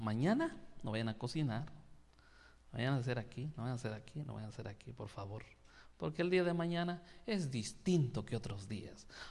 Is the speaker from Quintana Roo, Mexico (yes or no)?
no; Chiapas, Mexico; now in Mexico City, Mexico; Pero viene el chiapaneco, viene a México.